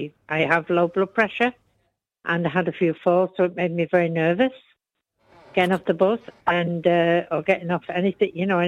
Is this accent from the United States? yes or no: no; England, United Kingdom; moved away; I'm from England, but I've been over here over 20 years.